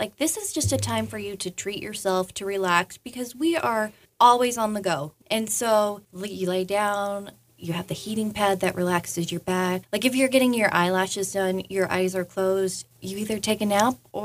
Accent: Utah, United States; moved away; So I'm originally not from this area. I'm from Utah, and I moved to this great state about 3 years ago.

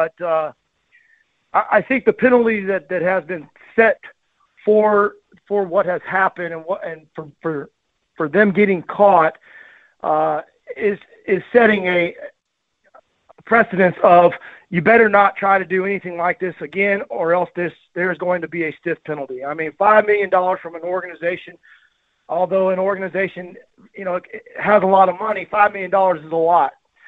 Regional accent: Galveston, Texas, United States; you know I'm from Galveston, so I don't really care for guys that are snitches.

